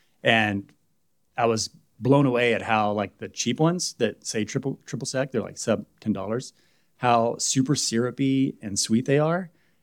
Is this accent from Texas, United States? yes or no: yes; Texas, United States; also born or lived in Bowie; now in Austin, United States; So as far as background, I was born in Bowie, Texas. I grew up kind of North Texas, went to school for RTF, radio, television, film.